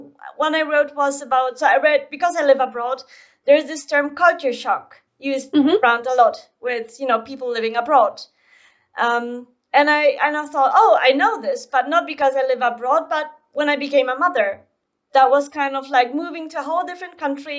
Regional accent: Poland; I'm originally from Poland, and there was this video campaign trying to kind of create unity between Polish people by the power of bread.

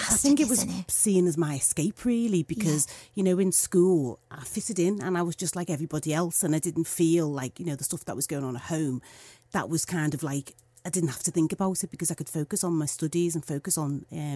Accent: Liverpool, North West England, United Kingdom; growing up in Toxteth, mm-hmm, and we were living in Toxteth

